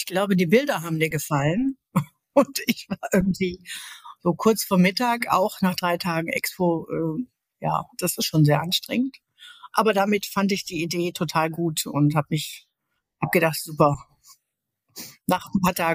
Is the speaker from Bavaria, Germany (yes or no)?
no; Linnich, North Rhine-Westphalia, Germany; also born or lived in Jülich; bin geboren in Jülich. Das ist im Rheinland. In Jülich an der Ruhr ohne H. Da bin ich geboren. Aufgewachsen bin ich in Linnich. Das ist noch kleiner als Jülich. Ist aber auch noch eine Stadt.